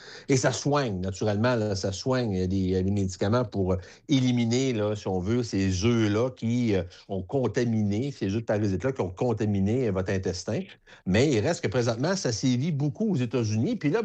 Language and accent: French; Quebec, Canada; Écoute, moi, je vais te dire, je suis un vrai Québécois et un originaire de la Côte-Nord.